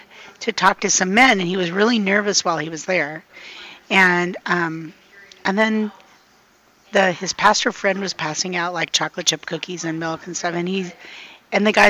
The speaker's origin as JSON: {"language": "English", "region": "Washington", "country": "United States", "tie": "born or raised there", "said": "I'm 64 years old, and I'm in this ministry now. I didn't ever consider myself a writer, really, but I grew up on Horse Ranch in Washington."}